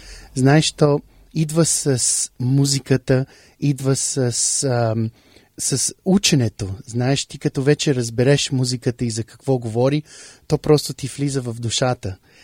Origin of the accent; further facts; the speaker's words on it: Dallas, Texas, United States; also born or lived in Canada; Аз идвам от Щатите. Роден съм в Канада, ама съм раснал в Далас, Тексас. Баща ми е от България, от града Пловдив